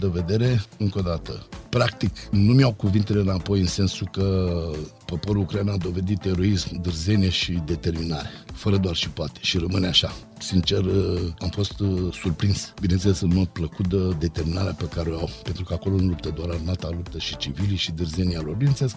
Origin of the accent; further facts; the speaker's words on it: Romania; Am avut multe frustrări anul ăsta noi, ca români, cărora trebuie să le facem față.